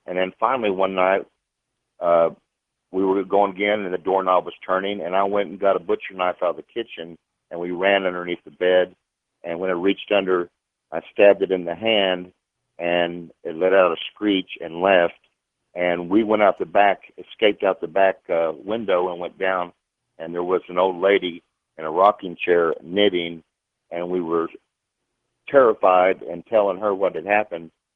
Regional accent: California, United States; born there; also born or lived in Oklahoma; I was born in California and raised in 6 states, but I told my brother about it when I was 12. We were living in Oklahoma

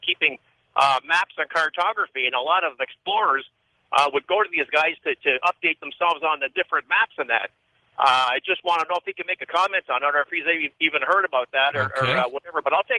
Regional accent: Leamington, Ontario, Canada; Yeah, I'm from Leamington, Ontario, Canada, but I'm in Florida right now.

